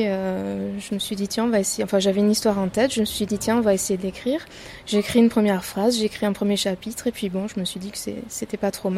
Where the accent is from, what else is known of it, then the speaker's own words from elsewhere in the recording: Pernes-les-Fontaines, Provence-Alpes-Côte d'Azur, France; Alors j'ai 34 ans, je suis de Pernes-les-Fontaines.